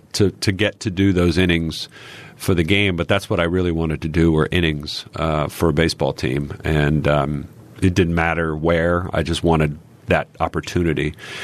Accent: Texas, United States; Growing up in Texas, football is king.

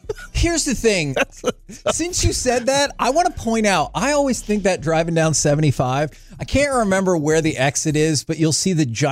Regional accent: Abbott, Texas, United States; From the 254, I'm from Abbott, home

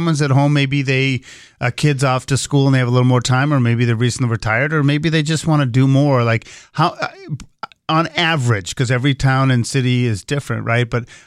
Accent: Massachusetts, United States; I grew up in Massachusetts. They had this thing called Prop 2.5

